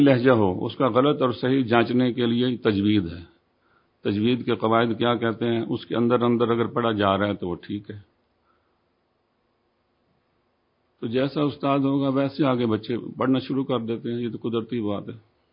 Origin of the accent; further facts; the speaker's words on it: Multan, Punjab, Pakistan; moved away; میں ملتان کا رہنے والا ہوں, وہیں سے ادھر آ کے اب ادھر کا ہی ہو گیا ہوں. پیچھے ہم امرتسر کے ہیں.